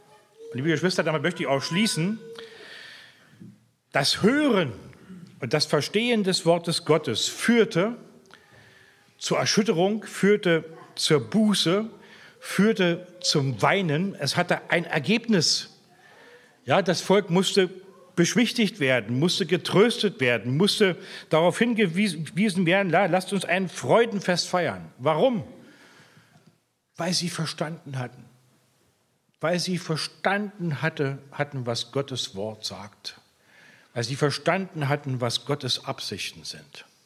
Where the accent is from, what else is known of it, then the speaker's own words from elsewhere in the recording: Germany; spart euch Englisch, ja, wir sind Deutsche, wir haben eine schöne Muttersprache, ja.